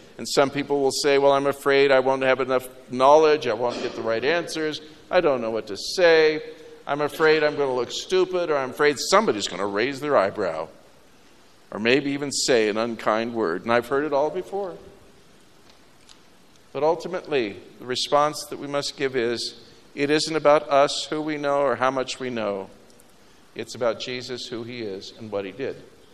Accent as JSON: {"language": "English", "region": "Washington", "country": "United States", "tie": "born or raised there", "said": "I grew up in Washington State. My father had a jewelry store."}